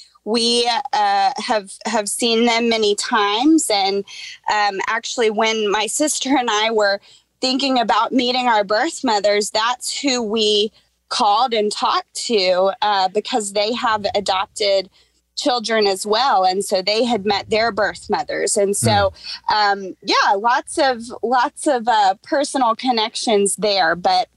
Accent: Austin, Texas, United States; also born or lived in Oklahoma; I'm adopted from Oklahoma, and I was adopted by a wonderful Christian couple that lived in Texas.

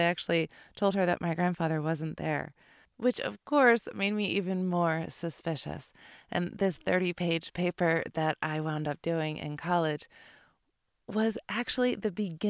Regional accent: Philadelphia, Pennsylvania, United States; I grew up in Philadelphia, and he reminded me of Rocky.

